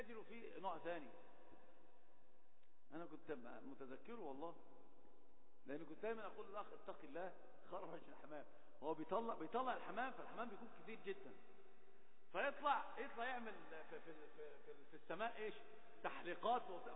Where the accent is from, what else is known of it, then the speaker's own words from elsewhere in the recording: Alexandria, Alexandria Governorate, Egypt; عندنا في اسكندريه في داون تاون